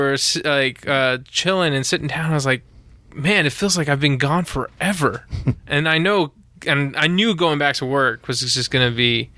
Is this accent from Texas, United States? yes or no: yes; Texas, United States; Well, they found out that we're from Texas, and all the girls go like, oh, you must be a tall drink of water.